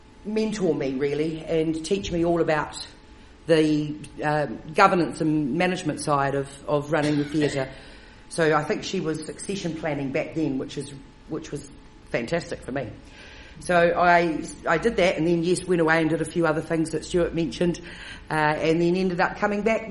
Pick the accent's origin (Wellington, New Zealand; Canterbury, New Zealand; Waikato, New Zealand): Wellington, New Zealand; Featherston; I grew up in the Wairarapa in Featherston. My dad was a vet over there